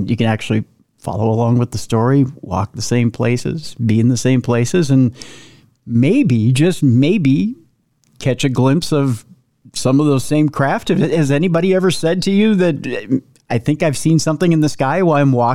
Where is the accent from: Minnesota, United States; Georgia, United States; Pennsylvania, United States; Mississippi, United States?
Minnesota, United States; accent: Minnesota; I got a boat, listen to me with my Minnesota accent.